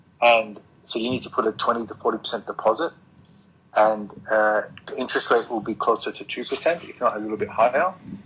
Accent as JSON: {"language": "English", "country": "Australia", "said": "I'm from Australia myself."}